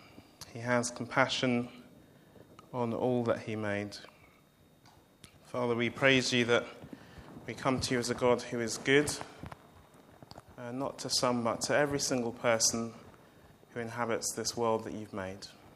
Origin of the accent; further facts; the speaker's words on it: London, United Kingdom; Maybe it's because I grew up in London